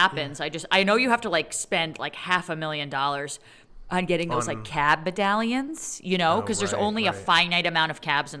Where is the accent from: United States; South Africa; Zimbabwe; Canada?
United States; Montclair, New Jersey; My hometown in Montclair was like 35,000.